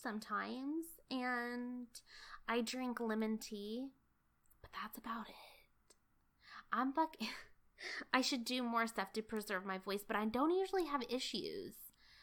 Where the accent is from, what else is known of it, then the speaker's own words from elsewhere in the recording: East Coast, United States; now in California, United States; I love California. I love it. It was like my promised land growing up on the East Coast.